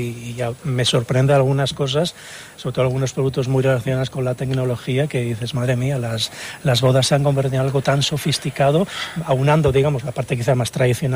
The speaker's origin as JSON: {"language": "Spanish", "town": "Estepa", "region": "Andalusia", "country": "Spain", "said": "yo que vengo de la provincia de Sevilla, de Estepa"}